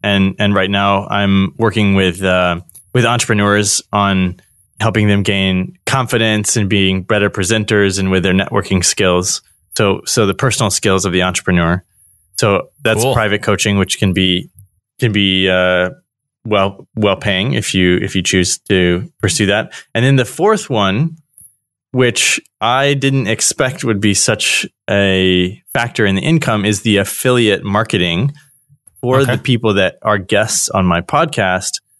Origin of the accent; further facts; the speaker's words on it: United States; now in Indonesia; especially because I'm American and I get paid in US dollars, a great exchange rate.